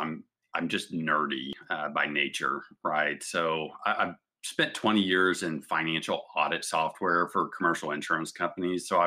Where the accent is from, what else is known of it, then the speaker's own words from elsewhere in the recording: Kansas City, United States; moved away as an adult; now in St. Louis, United States; I'm from Kansas City, and I ended up moving to St. Louis